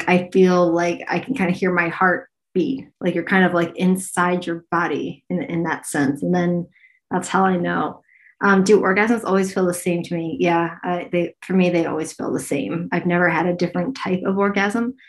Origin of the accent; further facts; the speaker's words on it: United States; moved away; I am heterosexual and I'm American, you know, but spent most of my life abroad.